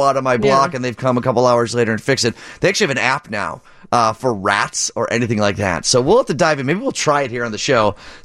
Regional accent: Downers Grove, Illinois, United States; I'm from Downers Grove.

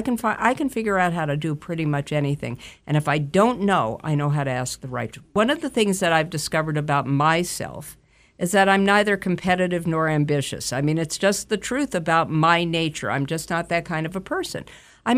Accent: Los Angeles, California, United States; also born or lived in Boise, Idaho; So I grew up in Los Angeles. I'm a Jew from Boise, Idaho. My father was actually a radio announcer in Boise.

